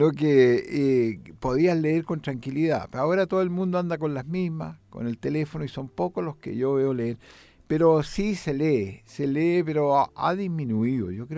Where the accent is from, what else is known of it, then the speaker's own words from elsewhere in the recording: Chile; El gran componente salió de aquí, de Chile. Soy un poeta de Chile.